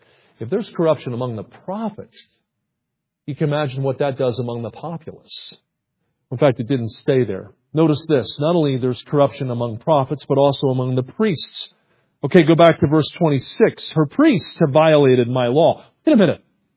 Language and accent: English; New Jersey, United States; Well, I worked with my dad. I grew up in New Jersey. My dad was a general contractor.